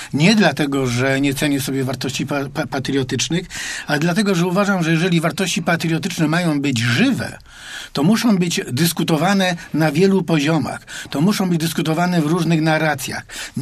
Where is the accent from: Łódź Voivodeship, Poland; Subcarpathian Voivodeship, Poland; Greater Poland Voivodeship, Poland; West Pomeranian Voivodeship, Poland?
Greater Poland Voivodeship, Poland; Poznań; Co my, poznaniacy, mamy zrobić?